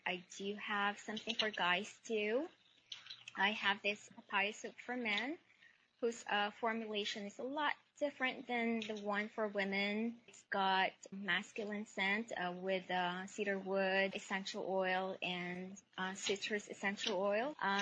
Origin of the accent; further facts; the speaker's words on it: Philippines; Since I'm from the Philippines and we have a lot of papayas there